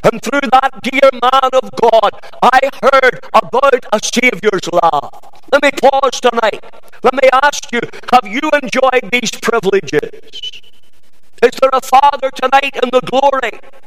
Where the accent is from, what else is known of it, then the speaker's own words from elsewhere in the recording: Banbridge, Northern Ireland, United Kingdom; born there; I was born in Banbridge in County Down.